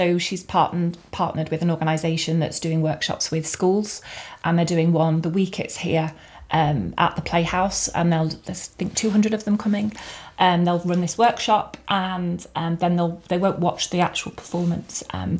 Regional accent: Liverpool, North West England, United Kingdom; I'm from Liverpool.

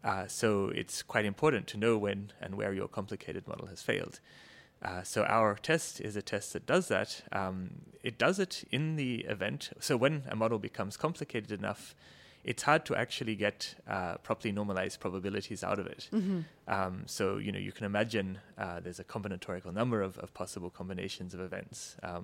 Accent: Australia; also born or lived in Cambridge; I'm actually, my accent notwithstanding, Australian originally. So I did my undergrad in physics and in engineering at the Australian National University in Canberra.

